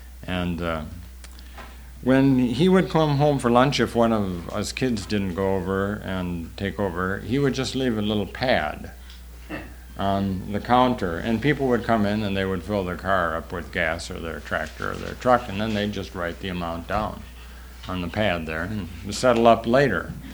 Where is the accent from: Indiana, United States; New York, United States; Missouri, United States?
New York, United States; Manhattan; I'm a New Yorker, you understand, Upper West Side of Manhattan